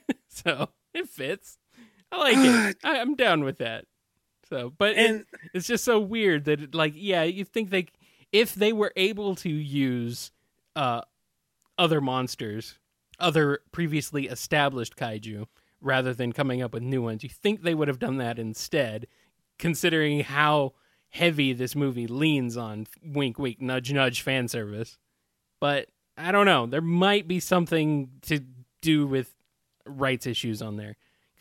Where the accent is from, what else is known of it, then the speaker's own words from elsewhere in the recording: Phoenix, Arizona, United States; I do like a giant spider coming out of the ground in Arizona and destroying my hometown, though.